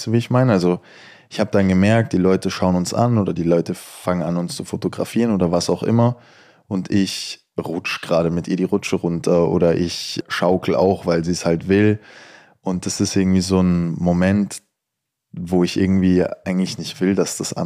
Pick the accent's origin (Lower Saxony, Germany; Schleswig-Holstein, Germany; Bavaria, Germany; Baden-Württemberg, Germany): Bavaria, Germany; Rosenheim; Wenn es jemand ist, der Bayern kennt oder der meine Region kennt, dann sage ich, ich komme aus Rosenheim.